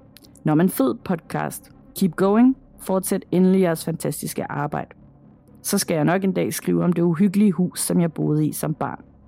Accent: Tappernøje, Zealand, Denmark; Men der, hvor jeg er vokset op, det er nede meget sydpå landet. Ikke helt Lolland-agtigt. Men en lille bitte by, der hedder Tappernøje.

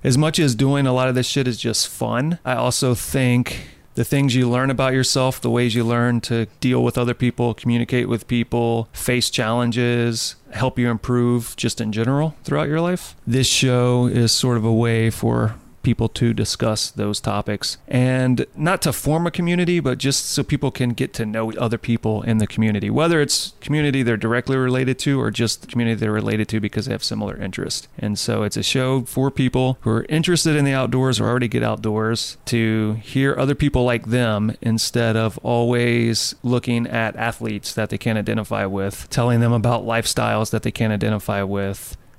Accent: Baton Rouge, Louisiana, United States; I grew up in Baton Rouge where people hunt and fish.

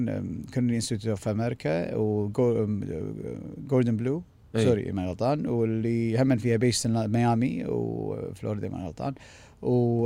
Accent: Kuwait; انا بمدرسه انا اول كويتي بهالمدرسه

